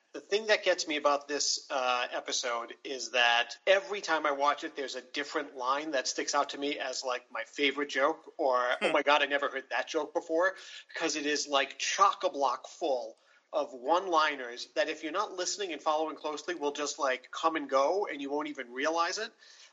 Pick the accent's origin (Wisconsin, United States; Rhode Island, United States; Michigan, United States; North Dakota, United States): Rhode Island, United States; Rhode Island. Up here in New England